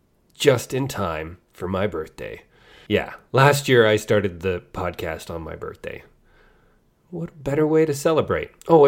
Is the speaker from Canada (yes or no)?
yes; Canada; I am Canadian.